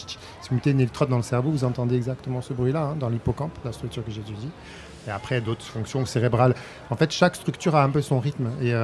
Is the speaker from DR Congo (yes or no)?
no; Ajaccio, Corsica, France; also born or lived in Côte d'Ivoire; moi, je suis corse, je suis né à Ajaccio, j'ai grandi en Corse. Je t'avais dit, mais ce que je ne t'avais pas dit, c'est que ma petite enfance était en Côte d'Ivoire.